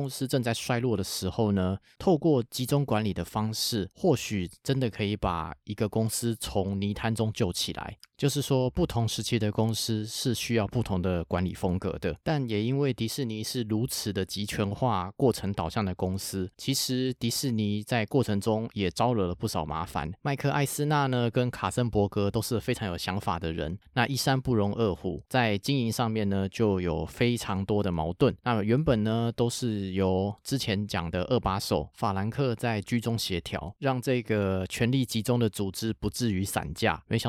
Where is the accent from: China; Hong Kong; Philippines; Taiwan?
Taiwan; 用我们台湾人比较能够理解的方式